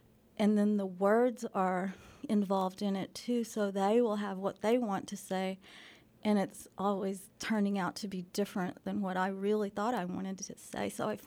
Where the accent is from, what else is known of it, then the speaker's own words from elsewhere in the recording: Tahlequah, Oklahoma, United States; I grew up in Tahlequah, Oklahoma. It's about an hour and a half from Fayetteville, the capital of the Cherokee Nation.